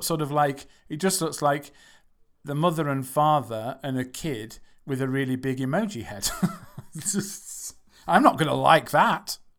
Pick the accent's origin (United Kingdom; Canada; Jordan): United Kingdom; England; Thought they didn't, because we're English. We don't do that. It's too direct.